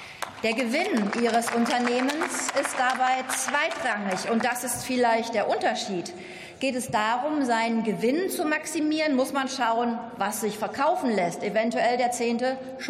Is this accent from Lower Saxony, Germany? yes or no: no; Dortmund, North Rhine-Westphalia, Germany; aus meiner Heimatstadt Dortmund